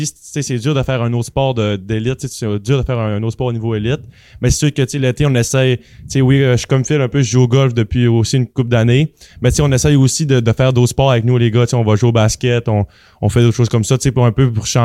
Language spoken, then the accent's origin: French; Chicoutimi, Quebec, Canada; Ouais, je suis de Chicoutimi.